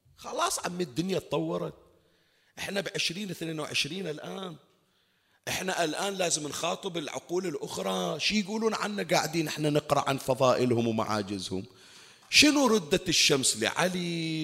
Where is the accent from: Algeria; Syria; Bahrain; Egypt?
Bahrain; الصوت الثاني اللي طلع إن شاء الله ما موجود عندنا بالبحرين